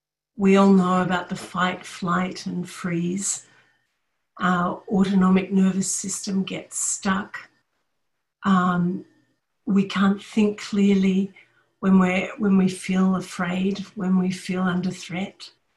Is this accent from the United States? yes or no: no; Australia; But I'm Australian and we have a very egalitarian sort of thing going on.